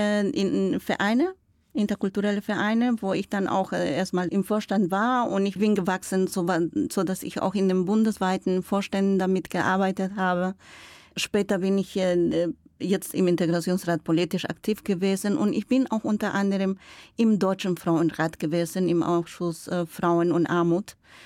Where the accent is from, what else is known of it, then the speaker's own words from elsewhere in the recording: Bolivia; German is a second language; now in Münster, Germany; Ich komme aus Bolivien und lebe seit 30 Jahren in Münster.